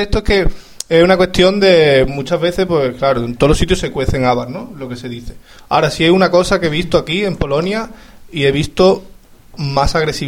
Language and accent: Spanish; Málaga, Andalusia, Spain; Yo soy de Málaga.